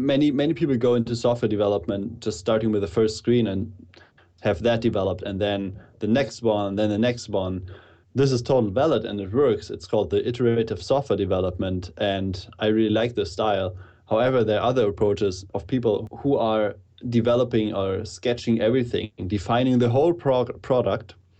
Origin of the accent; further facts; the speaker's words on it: Germany; I'm from Germany.